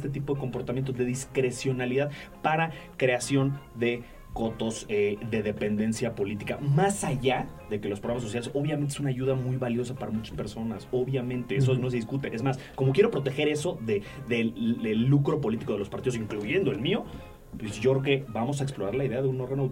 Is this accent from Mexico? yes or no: yes; Mexico City, Mexico; yo soy de la Ciudad de México